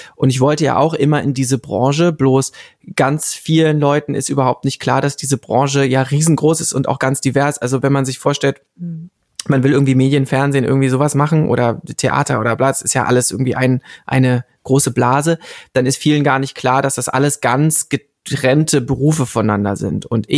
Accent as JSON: {"language": "German", "region": "Berlin", "country": "Germany", "said": "ich komme ja wirklich aus dem Rand von Berlin. Also wenn man sich das vorstellt, ist es der Südosten."}